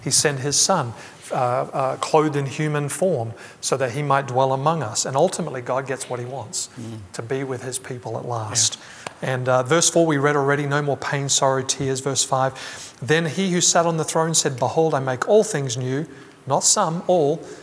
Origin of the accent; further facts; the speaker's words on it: Australia; Pastor Mike, you're from England, I'm from Australia, and there's a big ocean between these countries